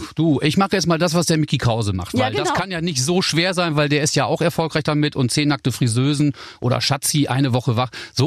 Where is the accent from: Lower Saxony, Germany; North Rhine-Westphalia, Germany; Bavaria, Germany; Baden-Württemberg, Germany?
North Rhine-Westphalia, Germany; Also ich bin ja aus dem Münsterland und gibt es viele Leute, die das R noch rollen. Und meine Eltern sprechen Plattdeutsch